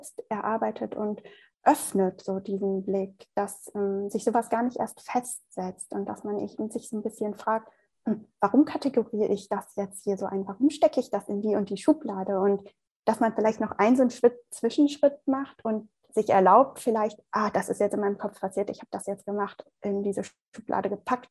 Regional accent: Germany; wenn ich dann sage, ja, ich komme aus Deutschland, aber mein Vater aus Italien.

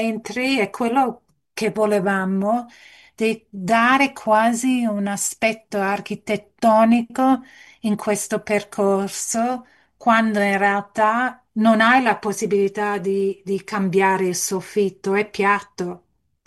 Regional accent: Canberra, Australian Capital Territory, Australia; also born or lived in Milan, Italy; Siamo nati qua a Canberra e io pensavo di essere più australiana degli australiani, no? Finché non sono andata in Italia, ho vissuto a Milano per 10 anni e mi sono reso conto che tutte quelle cose, insomma, io sono italiana

